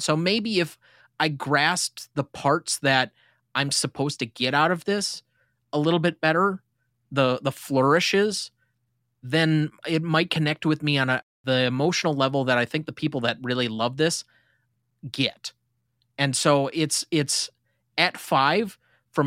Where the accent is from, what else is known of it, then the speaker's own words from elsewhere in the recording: United States; partially because I'm American